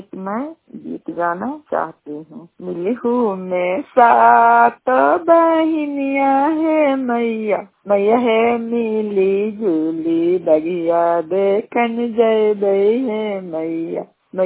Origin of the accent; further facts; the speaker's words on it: Hilsa, Bihar, India; और गाँव पंचायत के रहने वाले हैं, थाना हिलसा है, जिला नालंदा है।